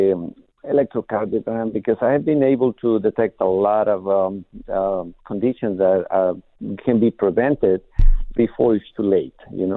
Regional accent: Hermosillo, Sonora, Mexico; also born or lived in Tucson; now in Phoenix, United States; I grew up in Hermosillo, but I was born in Tucson, so I moved back to Phoenix

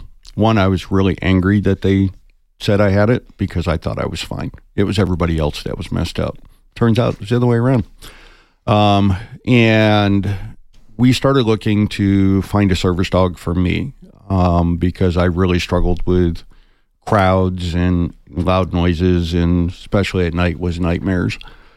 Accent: Tucson, Arizona, United States; Well, I grew up here in Tucson. My mom moved me here in 1975. I'm a graduate of Flowing Wells High School.

